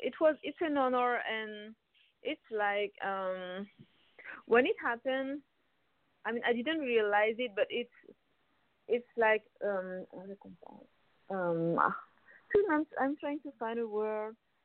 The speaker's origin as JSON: {"language": "English", "town": "Paris", "region": "Île-de-France", "country": "France", "tie": "born or raised there", "said": "I'm from Paris, so I grew up in France."}